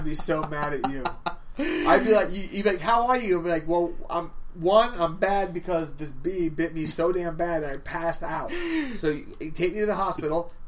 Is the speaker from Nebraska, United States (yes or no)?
no; Florida, United States; I mean, I felt like growing up in Florida, I felt like we were all pretty down the earth, normal looking people.